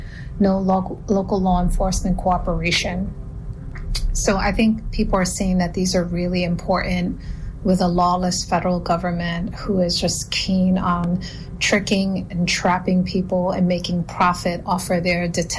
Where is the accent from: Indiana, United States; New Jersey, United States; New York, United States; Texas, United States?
New York, United States; Brooklyn; Well, you know, as a Brooklynite, thank you for pointing that out, something I'm very proud of. And just as a New Yorker, we might be in a rush.